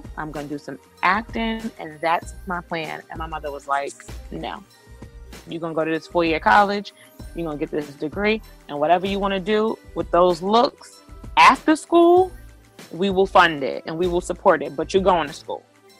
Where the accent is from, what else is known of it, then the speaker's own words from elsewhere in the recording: Brooklyn, New York, United States; born and raised in Brooklyn, New York, two-parent home. I'm the oldest of five.